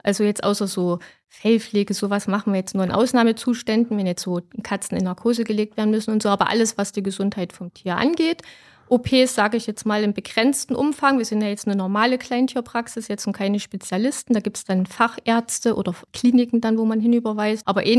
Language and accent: German; Münchenbernsdorf, Thuringia, Germany; Also geboren sind wir in der Nähe von Gera in München-Bernsdorf.